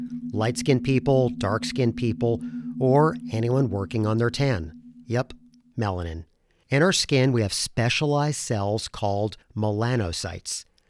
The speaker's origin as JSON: {"language": "English", "town": "Columbus", "region": "Ohio", "country": "United States", "tie": "born or raised there", "said": "I grew up in Columbus, Ohio, and when I was a kid playing outside, I'd sometimes see all-white squirrels in my neighborhood."}